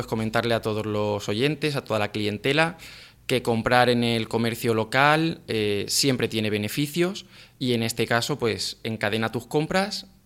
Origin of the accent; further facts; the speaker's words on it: Spain; como somos españoles lo dejamos todo para última hora